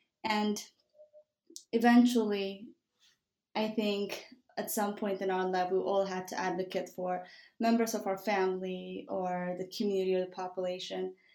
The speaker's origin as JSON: {"language": "English", "country": "Ethiopia", "tie": "born or raised there", "also_born_or_lived": "Southern United States", "moved": "yes", "lives_now": "New York, United States", "said": "So I was born and raised in Ethiopia. I grew up partially here in the U.S. I grew up in the South and went to college in Georgia. I came to New York for medical school and I've been here since then."}